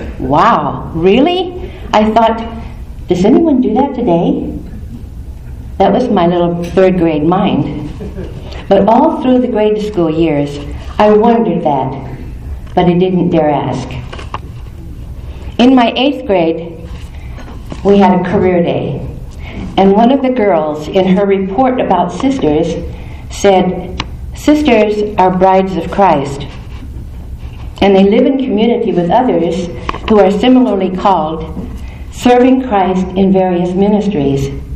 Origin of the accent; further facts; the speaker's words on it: Wichita, Kansas, United States; now in Akron, United States; I was born in Anthony, Kansas, and I grew up mostly in Wichita, Kansas.